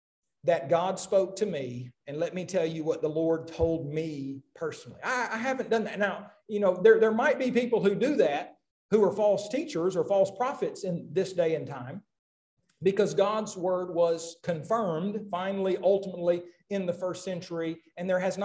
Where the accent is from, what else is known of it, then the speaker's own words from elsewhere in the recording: Muskogee, Oklahoma, United States; Because where I grew up in Muskogee, Oklahoma